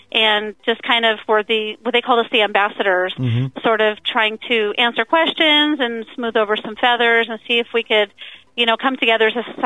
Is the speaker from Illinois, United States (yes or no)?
no; Ceres, California, United States; Born and raised in the Central Valley in Modesto, or actually in Ceres.